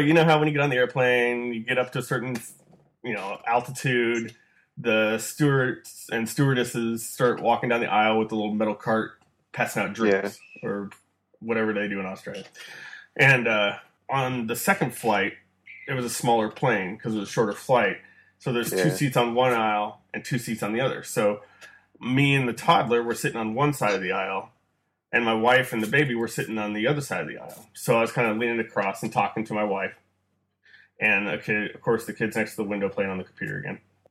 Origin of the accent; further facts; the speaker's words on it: Washington, United States; now in Iowa, United States; I live in Iowa right now, so, and it sucks because it's flat and full of corn and shitty babies. But I grew up in Washington State